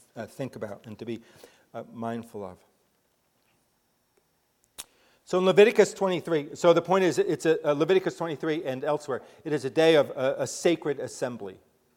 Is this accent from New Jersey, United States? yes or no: yes; Midland Park, New Jersey, United States; So that I grew up in Midland Park, New Jersey, the home of Johnny Vandermeer, by the way.